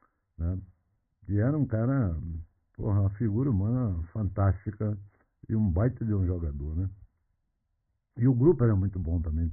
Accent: Rio de Janeiro, Brazil; porque eu fui criado no Rio de Janeiro.

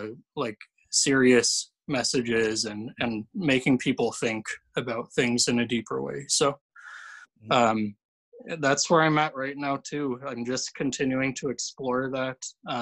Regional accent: San Francisco, California, United States; And growing up in San Francisco, I'm born and raised here in the city.

